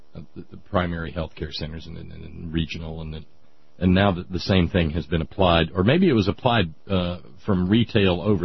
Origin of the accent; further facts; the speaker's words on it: Tiffin, Ohio, United States; even in little old Tiffin, Ohio, my hometown